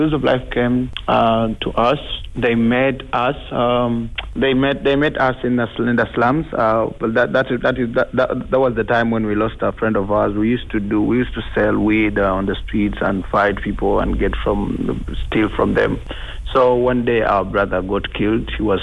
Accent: Kampala, Central Region, Uganda; I come from Uganda, a country in Africa. I grew up in a slum called Kosovo, which happens to be one of the biggest slums in Kampala.

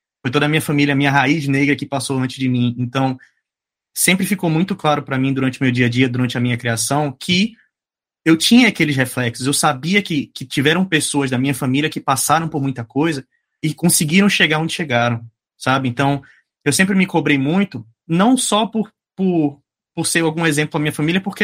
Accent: Northeast Region, Brazil; eu sou do Nordeste, minha família é nordestina, eu tenho uma origem nordestina

